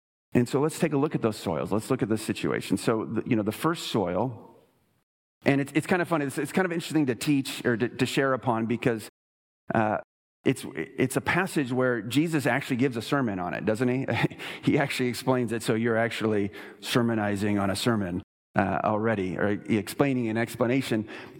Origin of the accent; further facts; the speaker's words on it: Texas, United States; I came from Texas, and Texas, you know, East Texas, we've got this clay as soil that is just horrible.